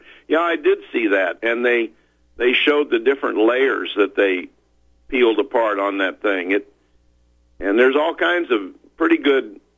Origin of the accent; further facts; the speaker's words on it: Arnold, Missouri, United States; I was just up the road from you at Fox High School in Arnold, and I don't think we had any black students at all, and we had some Mexican descent people there, yeah.